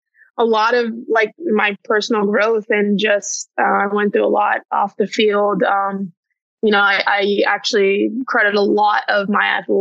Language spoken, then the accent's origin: English; Carrollton, Texas, United States; Born and raised in Dallas, right outside of Dallas in Carrollton.